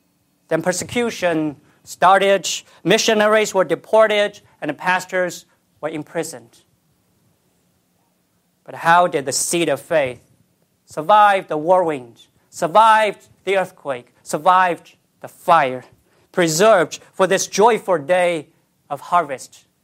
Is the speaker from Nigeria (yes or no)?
no; China; English is a second language; I came from China, and I'm always amazed by the rapid growth of the churches in China, in my home country.